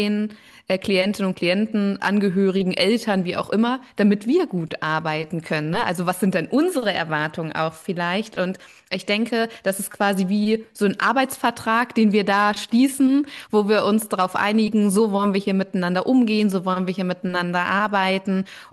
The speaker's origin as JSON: {"language": "German", "town": "Hanover", "region": "Lower Saxony", "country": "Germany", "said": "ich komme aus Hannover und wohne dort in der Nähe von der Ihme, das kleine Fluss"}